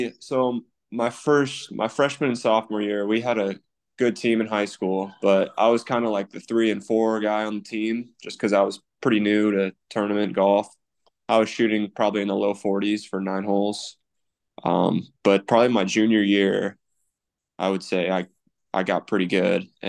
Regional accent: Jewell, Iowa, United States; so I grew up in Jewell. For those who aren't familiar, it's just a tiny little town about 25 minutes north of Ames. There's only about 1,200 people, so it's just your classic Iowa small town.

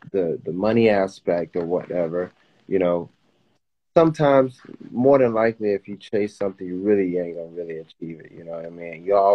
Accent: Miami, Florida, United States; So I grew up in the Miami Bass area, like old school, early 90s, late 80s vibe.

